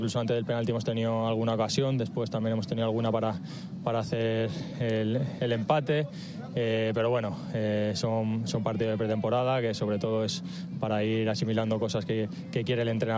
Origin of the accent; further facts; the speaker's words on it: Leganés, Community of Madrid, Spain; moved away; creo que fue hace ya 10 años o 11 años que me fui de Leganés y el club ha cambiado muchísimo